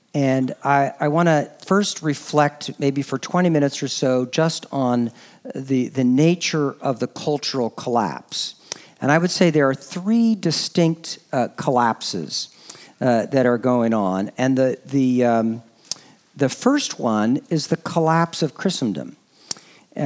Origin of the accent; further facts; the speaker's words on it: California, United States; I grew up in Northern California, and my dad's family was from Gold Beach and Pistol River in Southwest Oregon.